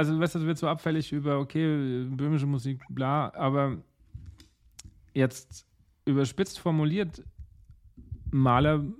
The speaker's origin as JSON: {"language": "German", "region": "Bavaria", "country": "Germany", "said": "Also ich komme ja aus Bayern, das, was ich bis jetzt hier gehört habe, ist schon schwierig."}